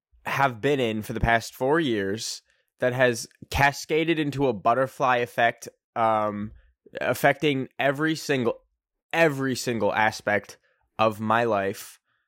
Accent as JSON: {"language": "English", "country": "Canada", "said": "And I am a Canadian. I am not an American."}